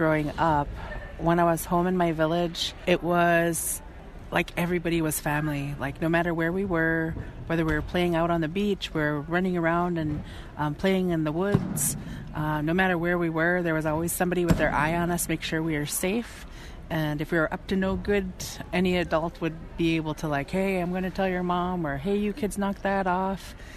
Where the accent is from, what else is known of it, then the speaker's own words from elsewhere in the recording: Alaska, United States; I am also from Tlingit territory. I am also Tlingit. I come from Kihkwan. … on my Tlingit side. On my Haida side … so I am an eagle woman. And I'm Chichkitne. That's my clan